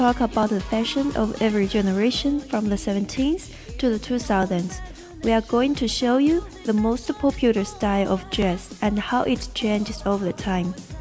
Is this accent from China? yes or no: yes; China; English is a second language; I'm from China.